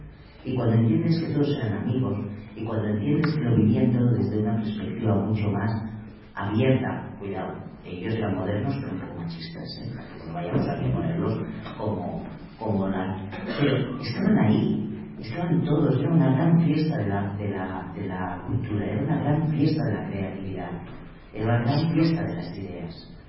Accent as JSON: {"language": "Spanish", "region": "Catalonia", "country": "Spain", "said": "como yo soy catalana, era el pintor catalán."}